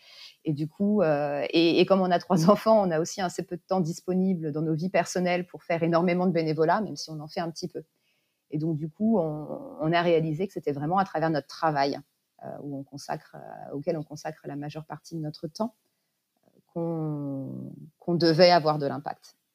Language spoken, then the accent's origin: French; Grand Est, France; now in Paris, France; D'un point de vue perso, j'ai grandi en Lorraine, donc assez proche de la campagne.